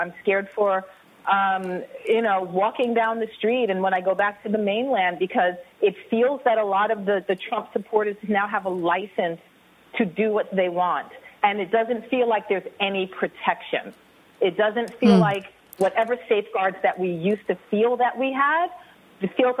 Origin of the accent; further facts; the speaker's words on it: New York City, New York, United States; I'm actually from New York City originally.